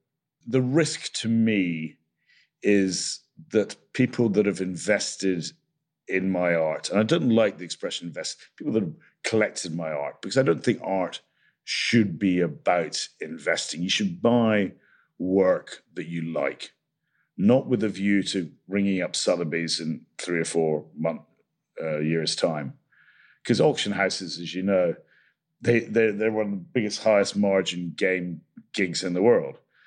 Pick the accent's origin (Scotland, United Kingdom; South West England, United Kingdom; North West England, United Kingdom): Scotland, United Kingdom; But I'm Scottish. There's a rumor that Scots people are tight. We're not.